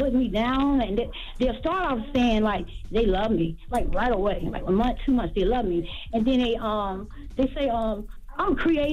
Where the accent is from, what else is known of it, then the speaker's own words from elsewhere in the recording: Hampton, Virginia, United States; I'm from Hampton, Virginia.